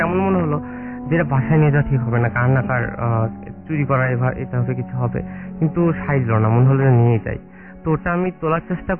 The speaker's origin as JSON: {"language": "Bangla", "town": "Bogura", "region": "Rajshahi Division", "country": "Bangladesh", "lives_now": "Dhaka, Bangladesh", "said": "বগুড়া থেকে এসেছি। আমি ঢাকা বিশ্ববিদ্যালয়ের চারুকলা অনুষদের একজন ছাত্র।"}